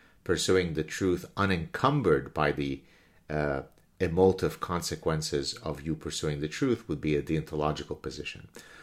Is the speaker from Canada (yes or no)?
yes; Canada; I'm Canadian